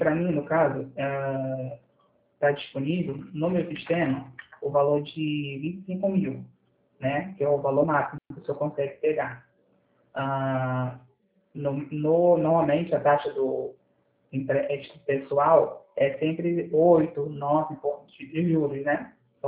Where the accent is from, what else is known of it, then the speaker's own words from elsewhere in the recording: Rio de Janeiro, Brazil; A gente é do Rio de Janeiro.